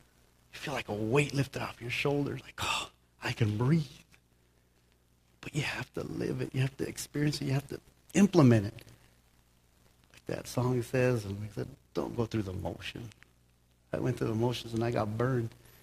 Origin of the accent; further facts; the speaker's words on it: Toppenish, Washington, United States; And I grew up in Toppenish